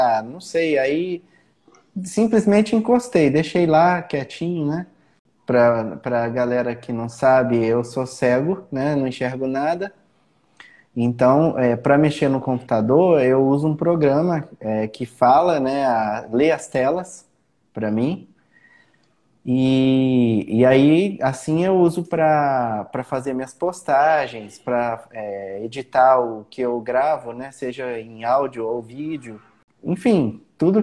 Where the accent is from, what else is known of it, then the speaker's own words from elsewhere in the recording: Volta Redonda, Rio de Janeiro, Brazil; eu sou de Volta Redonda, né? … eu moro em Volta Redonda.